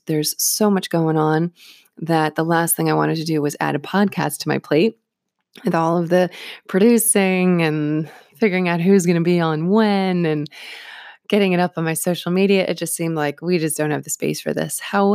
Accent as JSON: {"language": "English", "town": "Vero Beach", "region": "Florida", "country": "United States", "tie": "born or raised there", "said": "my beginner student training segment that's happening in my hometown of Vero Beach, Florida."}